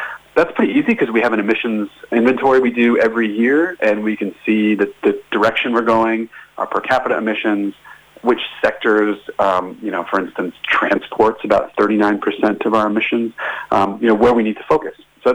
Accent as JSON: {"language": "English", "country": "United States", "moved": "yes", "lives_now": "New Zealand", "said": "It sounds a bit arrogant as an American saying that about my adopted homeland."}